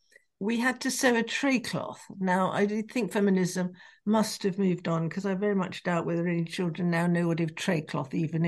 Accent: England, United Kingdom; now in Scotland, United Kingdom; being English in Scotland was most unpleasant. Mrs. Thatcher was driving the poll tax through. And if you even opened your mouth with an English accent, you're in trouble.

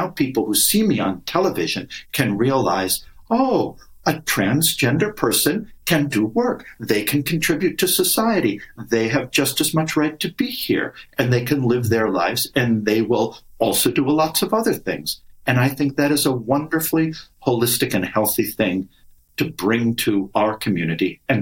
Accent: Antwerp, Flanders, Belgium; I grew up actually in Antwerp, Belgium, close by. I studied German.

